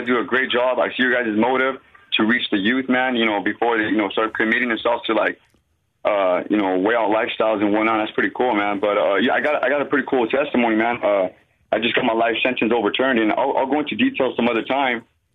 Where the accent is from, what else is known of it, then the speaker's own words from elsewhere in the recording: Riverside, California, United States; I'm out here in California, in Central Valley, California, man. Right on, man. I'm originally from Riverside. I grew up in the church.